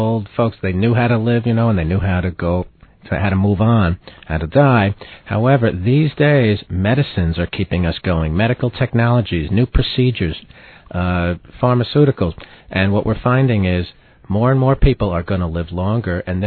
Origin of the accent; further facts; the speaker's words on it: New York, United States; I'm a New Yorker.